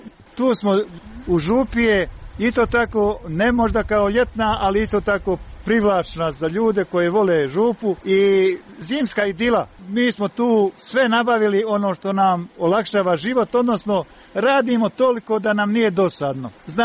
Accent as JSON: {"language": "Bosnian", "town": "Glavatičevo", "region": "Federation of Bosnia and Herzegovina", "country": "Bosnia & Herzegovina", "tie": "born there", "said": "Ja sam rođen ovdje u Glavatičevu, odnosno u zaseoku Krupac. Moj pokojni čača i moja majka su imali 11 djece. Moja pokojna majka je rodom iz Ljubuškog, odnosno okoline Ljubuškog"}